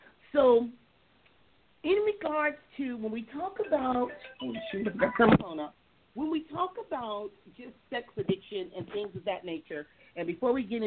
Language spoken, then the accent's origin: English; Compton, California, United States; I had the opportunity to interact or engage with individuals and growing up in Compton, too.